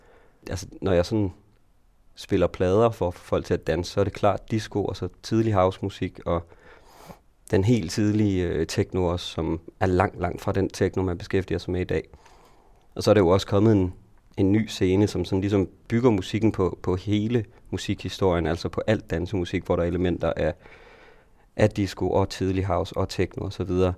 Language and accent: Danish; Holstebro, Central Denmark Region, Denmark; Jeg kommer fra Holstebro